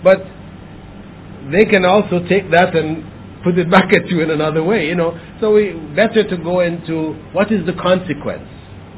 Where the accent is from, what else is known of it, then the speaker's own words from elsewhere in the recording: Cuba; Yeah, I'm from Cuba.